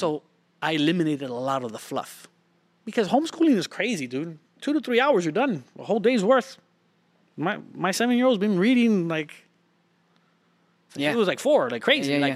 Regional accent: Miami, Florida, United States; Hey, so where I live, I'm from Miami, Florida. I live like 2 hours away from Miami now

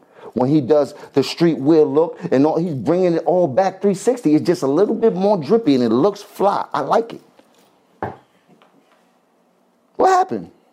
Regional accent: New York, United States; because I'm not from the middle of the country. I'm from New York.

